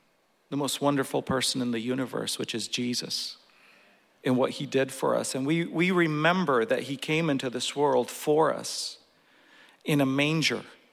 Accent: Portland, Oregon, United States; And growing up in Portland, it was Clackamas Town Center Mall.

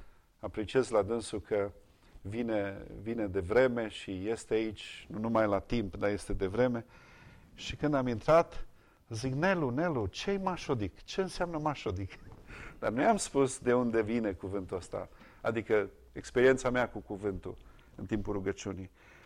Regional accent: Satu Mare, Satu Mare County, Romania; noi am crescut câțiva ani la Satu Mare, lângă orașul Satu Mare și erau foarte mulți maghiari acolo.

